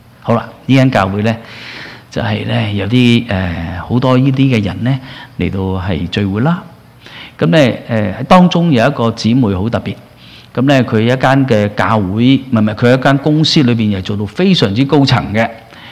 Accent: Hong Kong; 其实我们好像中我们香港人所说的想多了

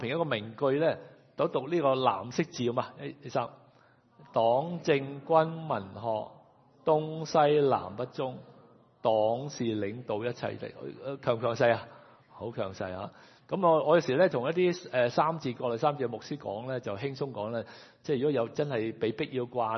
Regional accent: Hong Kong; now in Burnaby, Canada; 咁有啲我哋香港人都唔慣

